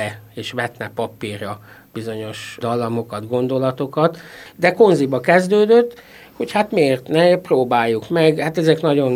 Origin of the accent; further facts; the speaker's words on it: Sárvár, Vas, Hungary; sárvári születésű vagyok, és a család anyai ágon sárvári zenés család